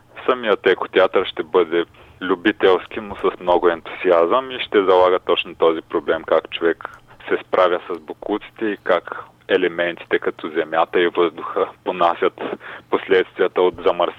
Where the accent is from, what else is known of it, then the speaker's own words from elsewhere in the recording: Stara Zagora, Stara Zagora Province, Bulgaria; now in Varna, Bulgaria; Като цяло съм израснал в Стара Загора и съм учил в гимназия с преподаване на чужди езици Румен Руан. Живота ме доведе към Варна и за сега се установявам тук.